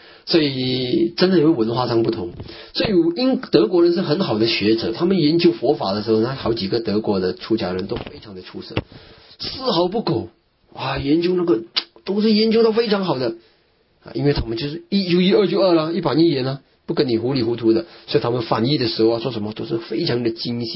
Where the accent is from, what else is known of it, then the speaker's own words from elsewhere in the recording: Malaysia; 我们马来西亚人讲雷